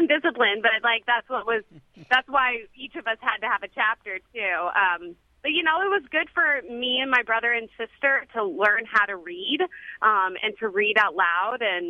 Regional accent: Lake Tahoe, United States; I grew up in Lake Tahoe, and so we had ample opportunity to camp around a short distance away from our house

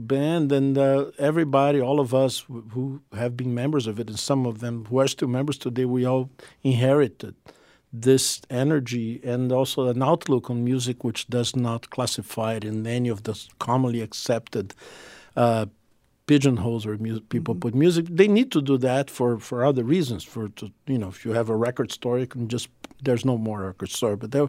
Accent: Rio de Janeiro, Brazil; but I also got a chance to visit my hometown of Rio in a deeper way than I had been in the past.

